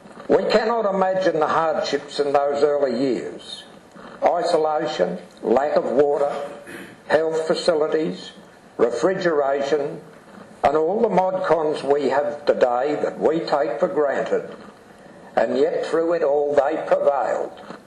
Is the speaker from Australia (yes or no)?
yes; Lane, Victoria, Australia; also born or lived in Minyip; I was born in Minyip in 1938, grew up in Lane, went to school there, and later farmed there.